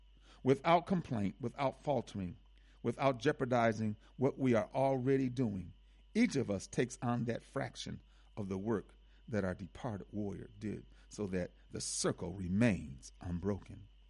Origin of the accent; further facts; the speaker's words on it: Milwaukee, Wisconsin, United States; I'm from Milwaukee. And, of course, the big news in Milwaukee was the brother who killed five workers and then himself at Miller Brewing Company in Milwaukee.